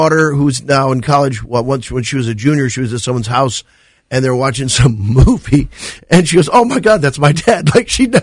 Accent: Missouri, United States; now in Los Angeles, United States; I'm from Missouri.

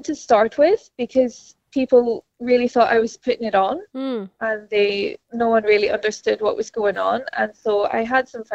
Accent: Australia; accent: Irish lilt; So I do have a bit of an Irish lilt to my voice these days. I am Australian. I've never actually been to Ireland. And I developed this accent about 2 years ago after a really severe hemiplegic migraine episode.

